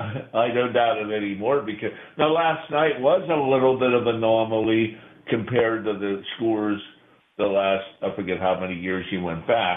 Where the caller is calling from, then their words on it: Altoona, Pennsylvania, United States; from Altoona.